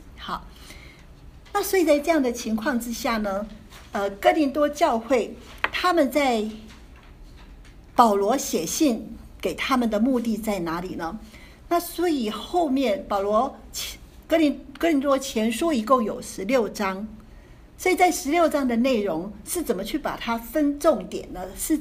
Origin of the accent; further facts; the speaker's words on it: Taiwan; 老实讲我是从台湾来的